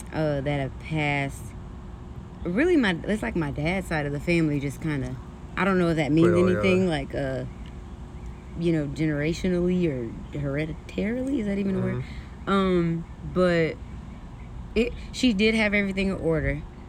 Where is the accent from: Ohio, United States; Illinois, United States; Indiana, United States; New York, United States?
Indiana, United States; South Bend; so I'm from Indiana, South Bend, it's just not home.